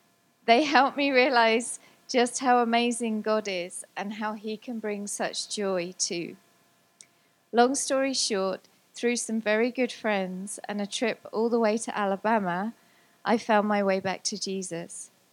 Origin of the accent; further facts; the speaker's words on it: England, United Kingdom; moved away as an adult; now in Canada; we are originally from England, but we've been living in BC for just about 5 years now. We both grew up in Christian families